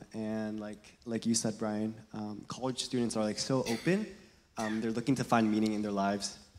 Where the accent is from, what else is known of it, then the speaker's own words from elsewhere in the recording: Coppell, Texas, United States; I study computer engineering, and I'm from Coppell, Texas.